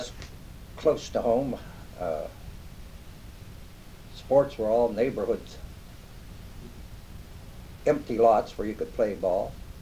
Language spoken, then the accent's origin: English; New Castle, Pennsylvania, United States; moved away as an adult; I was born in Newcastle and lived there till going into the service. And after the service, I moved to Struthers in 1947.